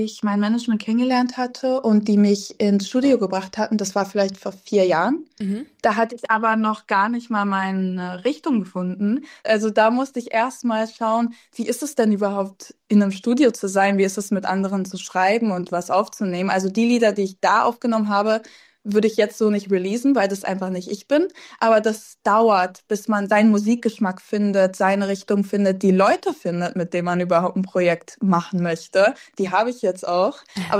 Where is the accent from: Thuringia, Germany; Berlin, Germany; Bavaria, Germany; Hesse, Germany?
Berlin, Germany; Also, ich bin aufgewachsen in Kreuzberg, deswegen ja. Das ist so der Hotspot von Berlin, glaube ich. Ich habe da so 15 Jahre lang gewohnt, würde ich sagen. Jetzt wohne ich in Wilmersdorf-Charlottenburg.